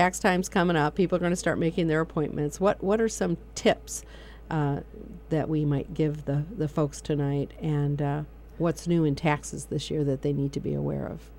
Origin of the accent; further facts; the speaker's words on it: Michigan, United States; now in Pennsylvania, United States; when I first moved to Pennsylvania, I came from Michigan